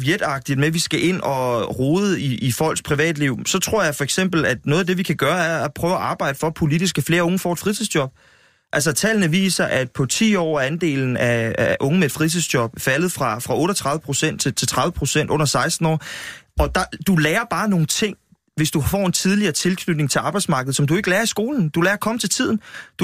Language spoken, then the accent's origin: Danish; Vipperød, Zealand, Denmark; i Vipperød, hvor jeg kommer fra ved Holbæk